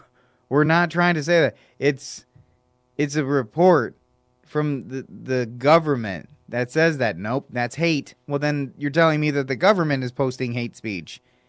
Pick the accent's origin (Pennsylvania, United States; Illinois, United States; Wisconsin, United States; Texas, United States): Texas, United States; Because it's just, in my opinion, as a Texan, that's just as bad.